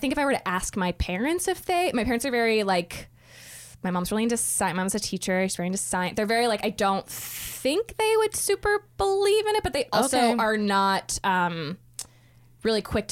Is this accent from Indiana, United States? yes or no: no; Florida, United States; that's a very weird thing about growing up in Florida is it's like everything's Florida.